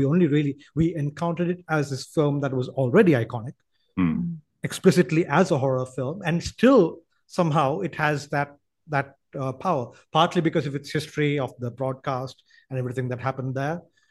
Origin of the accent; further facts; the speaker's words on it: Sri Lanka; because I grew up in Sri Lanka. It obviously did not air on TV here.